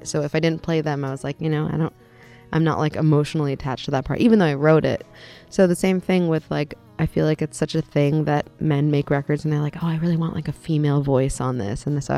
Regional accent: Los Angeles, California, United States; Well, I grew up in Los Angeles

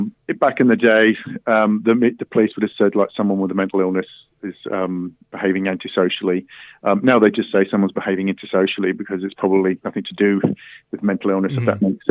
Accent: England, United Kingdom; now in Australia; What I would say is that I'm actually English, and I used to be a journalist in the UK

